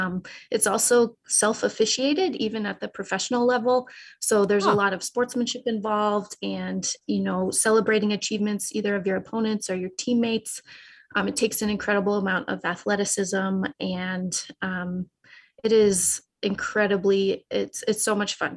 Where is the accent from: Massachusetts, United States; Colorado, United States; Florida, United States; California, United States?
Colorado, United States; I grew up in Colorado, and I was running sprints for my soccer team in the snow in January